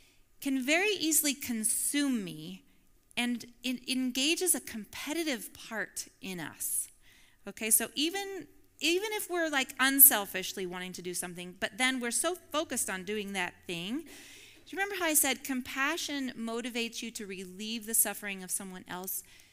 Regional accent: Midwest, United States; So I grew up in the Midwest where being a Christian meant you go to church on Sunday and you work hard.

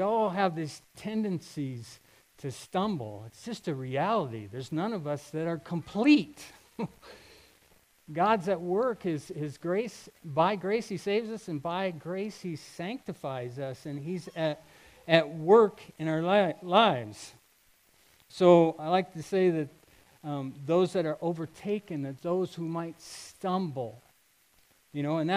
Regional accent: Iowa, United States; I've been caught in snowstorms or even tornadoes when I was younger, growing up in Iowa.

